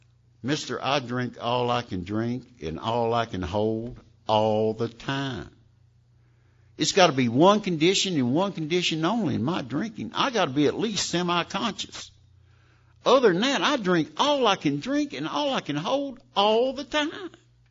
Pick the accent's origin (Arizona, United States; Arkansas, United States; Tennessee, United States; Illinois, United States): Tennessee, United States; I come from a long line of visionaries. We're from Tennessee.